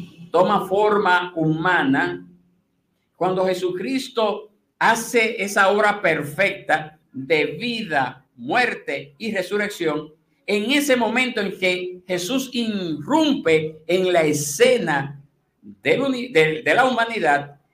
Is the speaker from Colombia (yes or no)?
no; Dominican Republic; como podemos decir cualquier dominicano, ¿verdad? Yo tengo mi tierra ya en esa isla, en esa porción de la isla, allí está mi tierra.